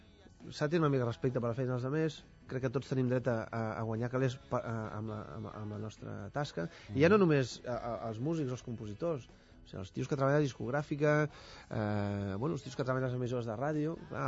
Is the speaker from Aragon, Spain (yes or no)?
yes; Aragon, Spain; accent: patuès; Jo soc mig català, mig aragonès, i m'encanta la jota. I això és una jota aragonesa cantada en patuès. El patuès és de la zona d'on jo soc, com un dialecte del català, no?